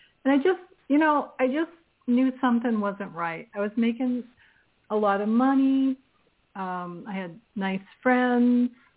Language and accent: English; Auburn, Massachusetts, United States; as a kid growing up in Auburn, Massachusetts, I was a latchkey kid